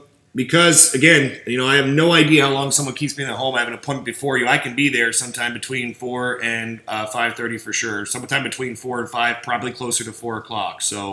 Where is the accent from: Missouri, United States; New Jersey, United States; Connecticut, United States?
New Jersey, United States; If you can handle me talking fast, I'm from Jersey.